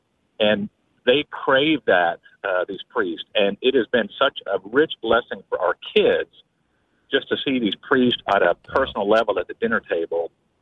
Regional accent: Wichita, Kansas, United States; Well, Father Carr was our pastor growing up in Wichita.

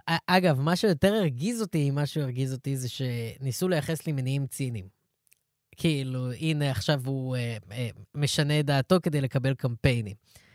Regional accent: Ra'anana, Central District, Israel; אני גדלתי ברעננה.

